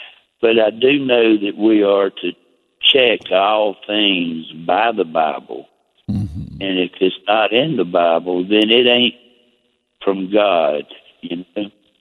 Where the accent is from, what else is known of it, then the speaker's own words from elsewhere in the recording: South Carolina, United States; accent: Southern; I'm from South Carolina, deep south, so you'll have to forgive my accent.